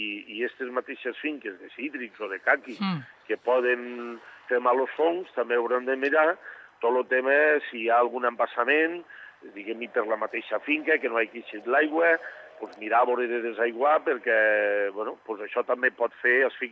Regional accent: Traiguera, Valencian Community, Spain; El meu poble Traiguera, doncs, en 2 hores, 100 litros, pràcticament.

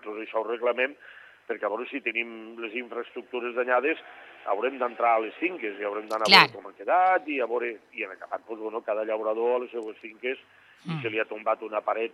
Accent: Traiguera, Valencian Community, Spain; El meu poble Traiguera, doncs, en 2 hores, 100 litros, pràcticament.

